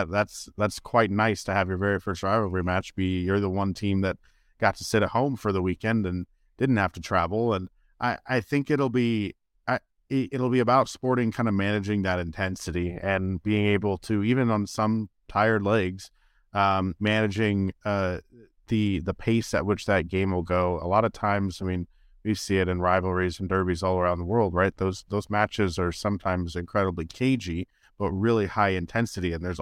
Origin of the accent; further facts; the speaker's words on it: California, United States; It's like, for me, I grew up in Bay Area, so the California Clásico was always what it's been.